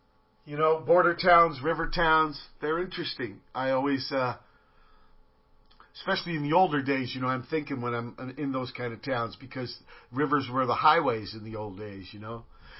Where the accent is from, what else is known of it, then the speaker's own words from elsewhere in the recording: Virginia, United States; now in San Pedro, United States; I always, when I came to Pedro from Virginia, you know, I always compare things to my town, like the weather and stuff.